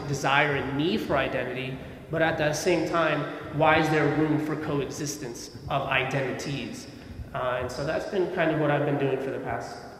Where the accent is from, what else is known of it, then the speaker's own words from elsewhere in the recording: United States; Growing up in America, coming from Afghanistan, but growing up in America as an Afghan, and at home, my parents working really hard to make sure that I don't forget being Afghan